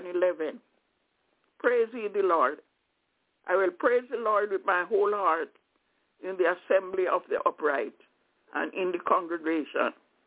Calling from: Albany, New York, United States; I'm calling from Albany in New York.

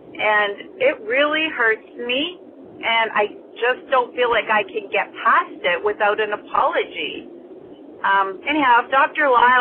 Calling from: Ontario, Canada; I'm calling from Ontario, Canada.

